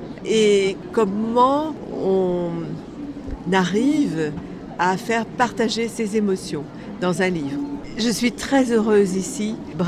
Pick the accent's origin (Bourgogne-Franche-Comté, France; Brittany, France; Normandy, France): Brittany, France; une attente du public qui veut connaître mon pays, mon regard, ma région d'origine, la Bretagne.